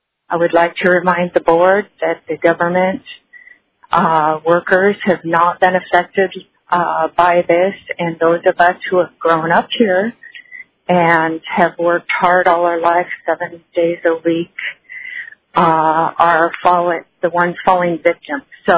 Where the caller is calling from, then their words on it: Talkeetna, Alaska, United States; I'm calling from Talkeetna.